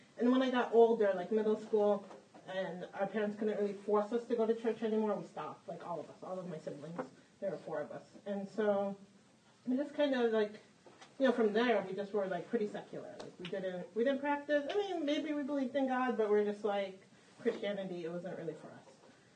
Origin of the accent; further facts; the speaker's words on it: New York, United States; I grew up in New York, so I moved here, actually to Centerville